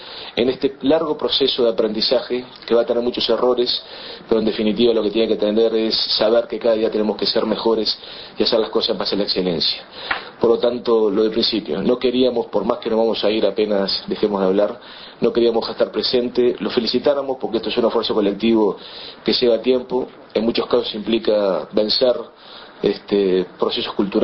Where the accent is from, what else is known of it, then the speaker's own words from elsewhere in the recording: Uruguay; la única forma de hacer las cosas bien y lograr un lugar en el mundo como uruguayos.